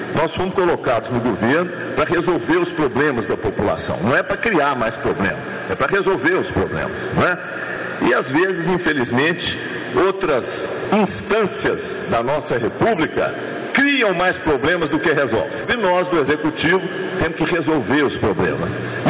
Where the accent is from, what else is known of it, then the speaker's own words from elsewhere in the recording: Minas Gerais, Brazil; que a designação de quem nasce lá e é de lá é também um sinônimo de uma profissão é Minas Gerais. Nós somos mineiros.